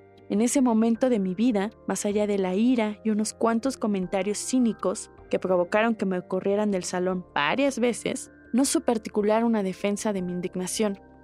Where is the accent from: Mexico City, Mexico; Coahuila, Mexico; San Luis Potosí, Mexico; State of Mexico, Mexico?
Mexico City, Mexico; Yo viví la infancia entre esa vecindad y la colonia Guerrero, de donde soy originaria. Crecí en escuelas públicas